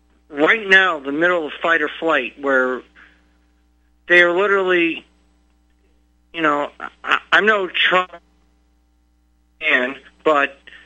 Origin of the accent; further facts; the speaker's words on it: Boston, Massachusetts, United States; And first and foremost, growing up, I'm from Boston. I'm 50 years old, and I went through a lot of things.